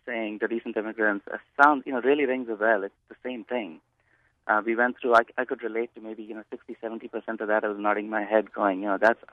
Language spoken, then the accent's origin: English; India; moved away as an adult; also born or lived in Texas; now in United States; We moved here over 15 years ago, and we moved here from Texas, and we came from India before that. And I came to work in the high-tech industry.